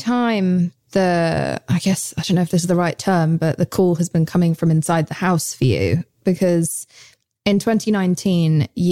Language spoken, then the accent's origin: English; England, United Kingdom; accent: English; Yeah, I think that's my English accent coming into play there.